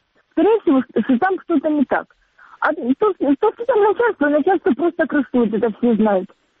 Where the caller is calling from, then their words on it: Donetsk Oblast, Ukraine; Алло, Донецкая область.